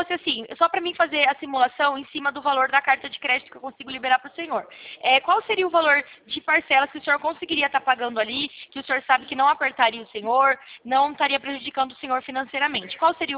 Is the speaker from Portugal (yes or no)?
no; São Paulo, Brazil; Eu sou da região de Campinas.